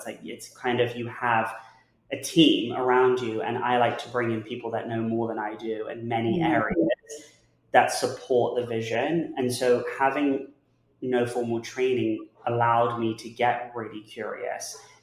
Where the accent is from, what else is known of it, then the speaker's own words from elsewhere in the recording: England, United Kingdom; I think growing up in England, where it's not really the culture to just talk to everyone and anyone